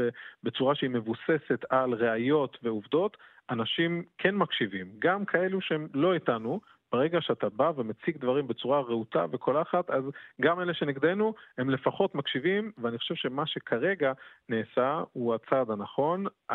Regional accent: southern Sweden, Sweden; accent: southern Swedish; also born or lived in Jerusalem, Israel; אני יליד ירושלים, אבל גדלתי בשוודיה, ואני דובר שוודית, אמנם ממבטא דרומי מובהק, שלמי שמבין בשוודיה זה פחות נחשב, אבל עדיין מדבר שוודית

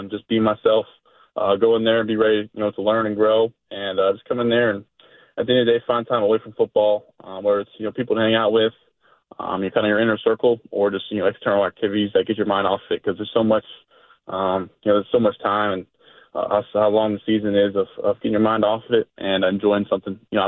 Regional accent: North Carolina, United States; Yeah, Belmont's right down the road, probably about 45 minutes from my hometown. So I know the Charlotte area has been great and great supporters of me.

